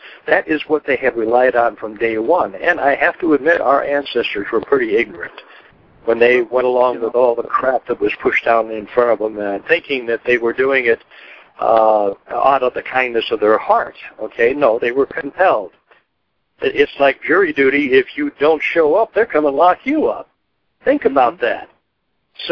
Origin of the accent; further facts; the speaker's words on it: Chicago, Illinois, United States; it's from my hometown, so.